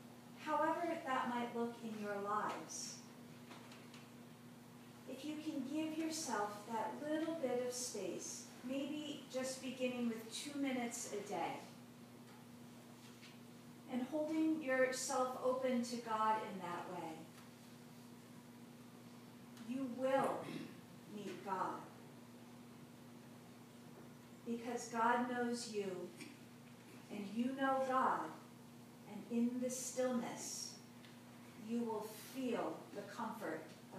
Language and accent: English; Virginia, United States; And at first I thought that was just a weird Southern thing that you liked to do since I was from Virginia.